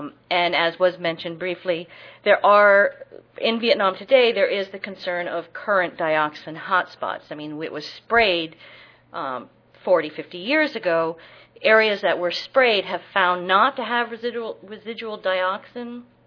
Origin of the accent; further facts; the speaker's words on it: Camp Drum, New York, United States; born there; also born or lived in Okinawa, Japan; I was born in Camp Drum, New York, which is where one of the first testings of Agent Orange took place. Then I moved to Okinawa, Japan as a toddler